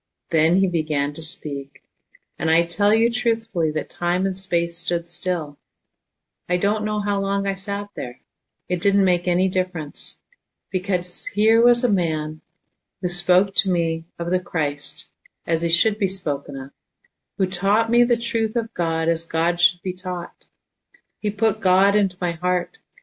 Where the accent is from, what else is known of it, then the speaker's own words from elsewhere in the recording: Midwest, United States; now in Seattle, United States; I came to Seattle from the Midwest, and I went to work for a large firm.